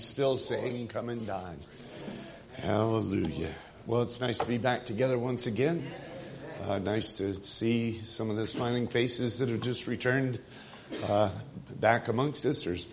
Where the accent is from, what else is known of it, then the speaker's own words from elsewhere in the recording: Midwest, United States; Now, when I was growing up in the Midwest, mostly in the northern states, Labor Day weekend, that was kind of, you know, after that, then school started.